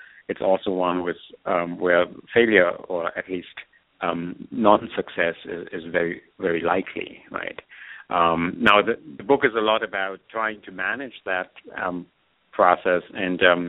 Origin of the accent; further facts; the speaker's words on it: Germany; English is a second language; moved away as an adult; also born or lived in France; now in United States; I'm a native German. I grew up in Germany. Went to engineering school there and in France, and then after that came to America and to MIT to do my PhD.